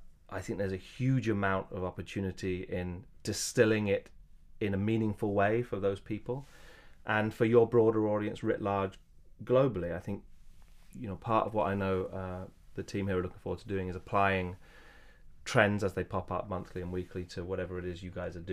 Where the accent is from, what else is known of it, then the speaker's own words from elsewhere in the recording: England, United Kingdom; Is it clearly established British at this point that I'm originally from England?